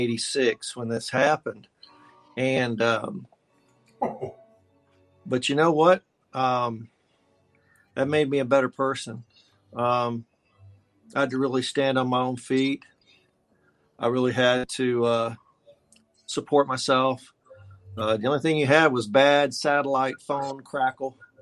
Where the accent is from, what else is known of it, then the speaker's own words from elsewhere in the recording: Houston, Texas, United States; now in Laramie, United States; I made a big transition growing up in the Houston area. And then I went from Houston to College Station to Austin. And I was in Austin for a little while, but then I moved from Austin to Laramie, Wyoming.